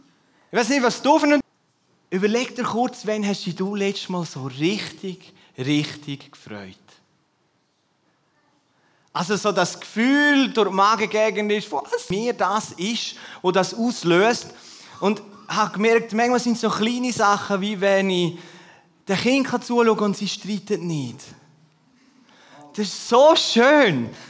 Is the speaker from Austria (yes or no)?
no; Switzerland; Oder ich weiß nicht, als Schweizer, gell, wir sind nicht so extrovertiert.